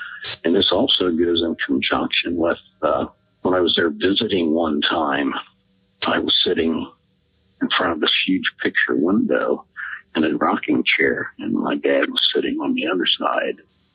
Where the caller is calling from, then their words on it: Ohio, United States; Hello, I'm calling from Ohio.